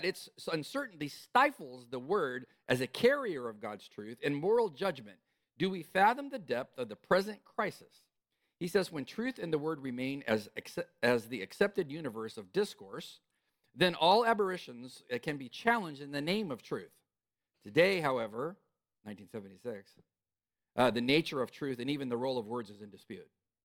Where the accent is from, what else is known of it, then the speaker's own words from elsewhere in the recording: California, United States; I'm sorry for mentioning them, but I am from California.